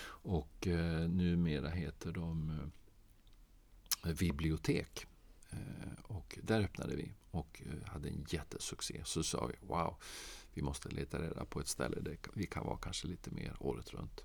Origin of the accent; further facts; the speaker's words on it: Norrköping, Östergötland, Sweden; also born or lived in Lund / Brussels; bott i Skåne, det hörs inte nu. Men jag har dels pluggat i Lund och blev väldigt förtjust i Skåne. Jag är egentligen från Norrköping. Och sen hade vi bott i Bryssel, och mina barn skulle börja skolan, och så slutet på 90-talet så flyttade vi till Skåne.